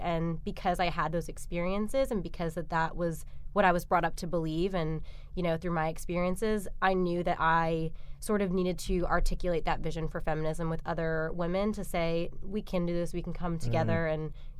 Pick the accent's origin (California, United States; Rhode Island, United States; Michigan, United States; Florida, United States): Rhode Island, United States; moved away as an adult; I am originally from Rhode Island. I decided to take the plunge from Rhode Island to New York for college.